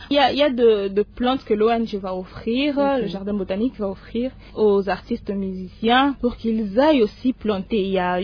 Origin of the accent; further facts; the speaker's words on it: DR Congo; On dit Botoné parce que nous sommes Congolais.